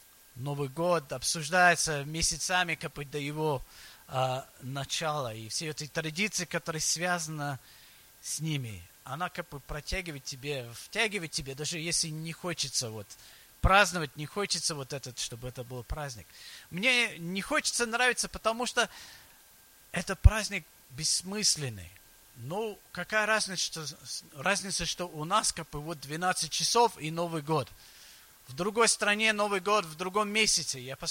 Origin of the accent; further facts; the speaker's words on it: England, United Kingdom; now in Russia; Я вырос в Англии, там это легко. Там Рождество – это главный праздник.